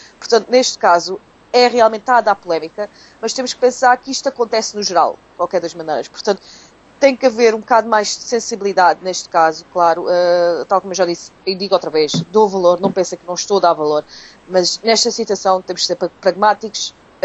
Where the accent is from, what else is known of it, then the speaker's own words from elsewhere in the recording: Portugal; eu sou portuguesa e sou igual e falo por mim. Nós portugueses não aderimos bem à mudança.